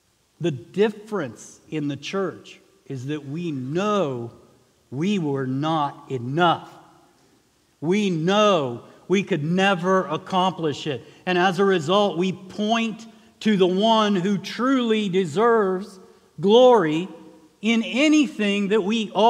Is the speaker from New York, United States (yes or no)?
no; West Virginia, United States; Well, I moved here from West Virginia, and some of y'all's accent betrays you. But I can tell right away that I'm not from here and you're not from West Virginia.